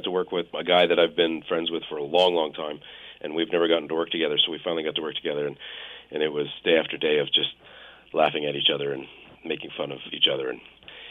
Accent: Canada; I grew up playing hockey, actually, because I'm from Canada.

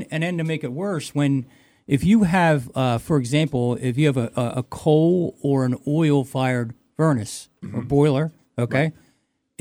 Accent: Pennsylvania, United States; now in St. Clair, United States; I've been in St. Clair for 15 years, but I was formerly from Delaware County, which is just south of Philadelphia.

